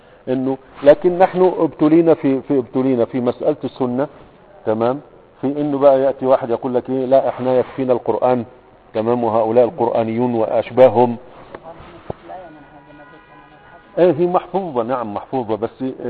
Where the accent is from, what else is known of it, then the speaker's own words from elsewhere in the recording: Egypt; يبلغ الناس عندنا في مصر